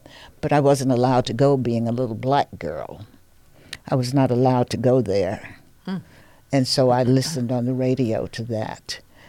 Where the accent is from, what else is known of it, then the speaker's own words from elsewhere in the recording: Shreveport, Louisiana, United States; Growing up in Shreveport, Louisiana, I listened to all kinds of music, country.